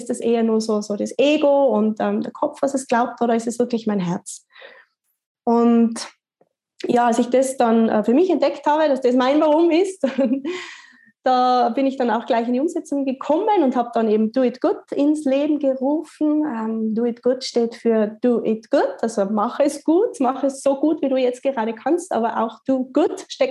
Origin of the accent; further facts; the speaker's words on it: Tyrol, Austria; Ich komme aus Tirol, Österreich